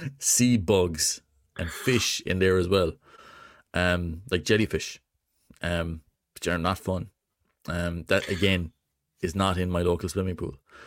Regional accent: Ireland; I think it's my natural state as an Irish guy.

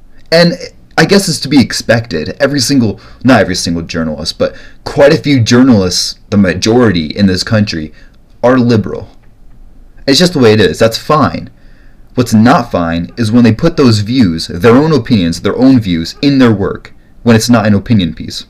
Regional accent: Iowa, United States; So in my home state of Iowa, there's also quite a few things that are going on.

